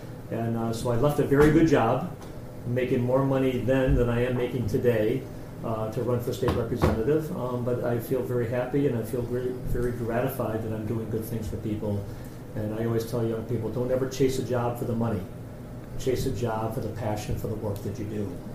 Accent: Lenox, Massachusetts, United States; Well, I grew up in Lenox.

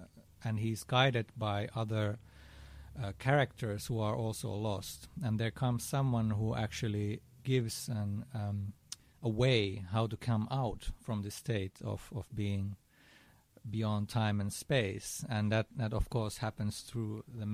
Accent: Helsinki, Uusimaa, Finland; I'm from Helsinki, Finland.

